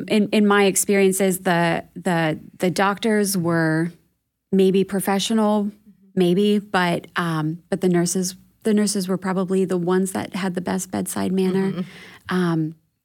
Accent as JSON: {"language": "English", "region": "Pennsylvania", "country": "United States", "tie": "born or raised there", "said": "we decided to move from where we were living in Lancaster County to my hometown in Mifflin County, Pennsylvania, to be closer to my family."}